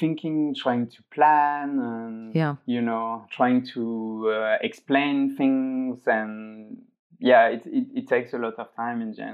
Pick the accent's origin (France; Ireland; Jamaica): France; Montpellier, Occitania; English is a second language; now in Barcelona, Spain; Because I'm from the south of France. I'm from Montpellier, so it's pretty close actually.